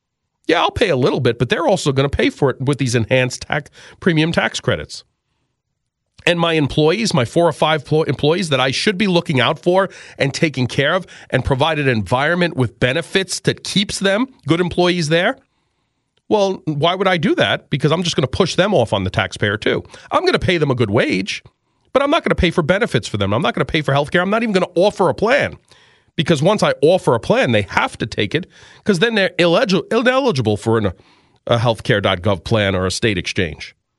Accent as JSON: {"language": "English", "town": "New York City", "region": "New York", "country": "United States", "tie": "born or raised there", "said": "I have them in my family. I grew up in New York City. I know them."}